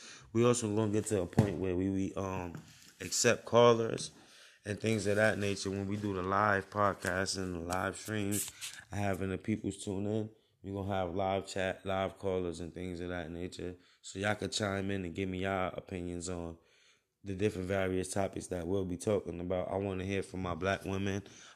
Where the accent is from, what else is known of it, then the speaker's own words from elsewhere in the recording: Brooklyn, New York, United States; now in Upstate New York, United States; from Brooklyn, New York. Live upstate now.